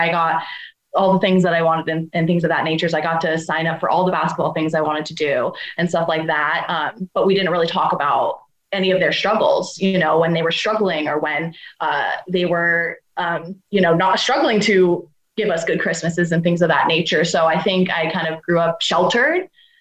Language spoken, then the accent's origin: English; Henderson, Nevada, United States; So growing up in Henderson, that definitely, I felt that intensely.